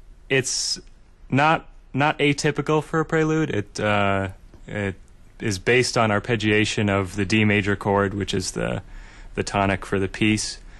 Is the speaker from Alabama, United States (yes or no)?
no; Stevens Point, Wisconsin, United States; I grew up mostly in Stevens Point, Wisconsin, I started cello in the school programs in about fourth grade